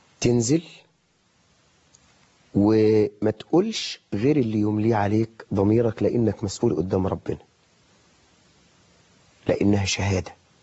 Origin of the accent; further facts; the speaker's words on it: Suez, Suez Governorate, Egypt; لأن أنا من السويس